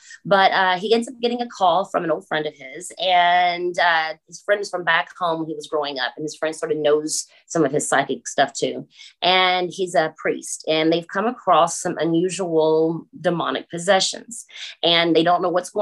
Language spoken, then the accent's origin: English; Texas, United States; I am from Texas, born and raised, and I guess I would just call myself a small town girl my whole life.